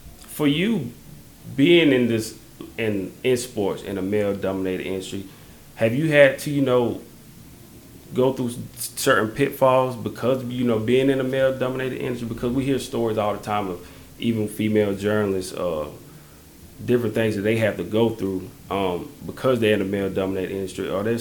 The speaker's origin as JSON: {"language": "English", "region": "South Carolina", "country": "United States", "said": "I'm rooting for the Gamecocks since I'm from South Carolina, so that's who I'm rooting for."}